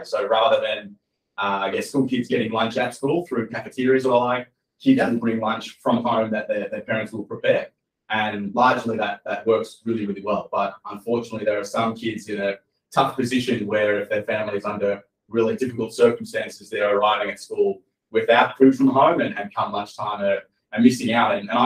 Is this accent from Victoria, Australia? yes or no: yes; Shepparton, Victoria, Australia; It all actually started in Shepparton, my hometown, country Victoria, nearly 10 years ago in 2013.